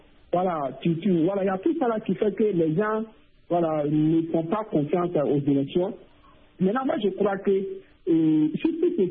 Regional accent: Burkina Faso; ce qui s'est passé chez nous au Burkina Faso

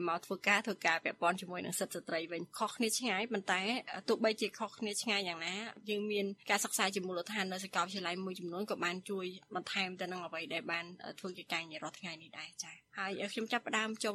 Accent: Phnom Penh, Cambodia; ខ្ញុំជាអ្នកភ្នំពេញ

